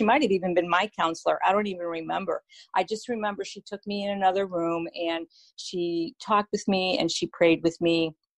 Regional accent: East Coast, United States; I was 10 years old, and I was at summer camp in New York State, because I lived on the East Coast. I was born and raised on the East Coast.

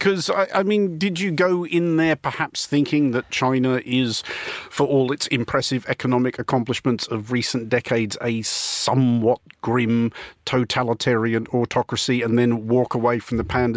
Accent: Australia; as an Australian

